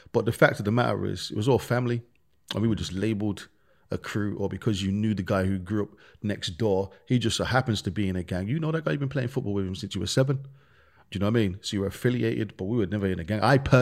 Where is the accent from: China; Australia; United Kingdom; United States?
United Kingdom; Birmingham, West Midlands; In Birmingham, when we grew up, like I said, man, we grew up in the ghetto. We grew up in the real slums. We grew up in Handsworth.